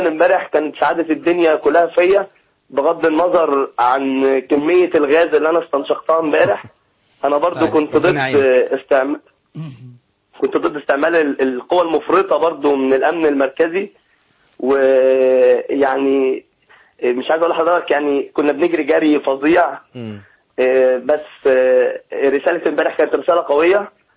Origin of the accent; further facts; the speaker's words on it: Egypt; كنا من جوانا كمصريين فرحانين